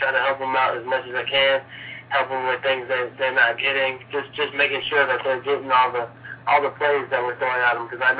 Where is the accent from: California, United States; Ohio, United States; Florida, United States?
California, United States; And part of that was probably because this is home for me. I'm from the Bay Area.